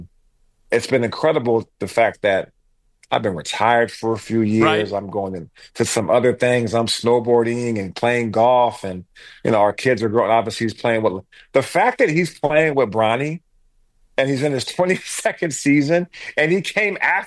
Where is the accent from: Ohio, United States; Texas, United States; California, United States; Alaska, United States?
Alaska, United States; Man, I grew up in Alaska. You know, I grew up in Alaska.